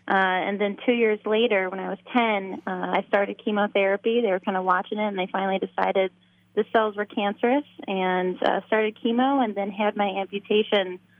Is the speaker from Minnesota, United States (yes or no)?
yes; Rochester, Minnesota, United States; now in Michigan, United States; So I grew up in Rochester, Minnesota, home of the Mayo Clinic, and I've been living in Michigan for the past 8 years.